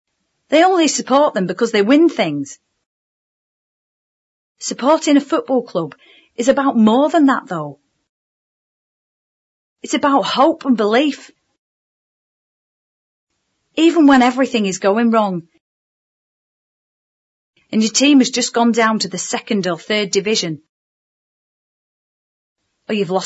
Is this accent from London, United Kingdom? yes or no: no; Manchester, North West England, United Kingdom; I grew up in Moss Side, Manchester, in the 1950s.